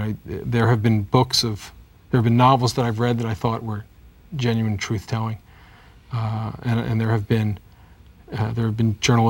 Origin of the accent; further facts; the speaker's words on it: United States; I live in Baltimore and I'm an American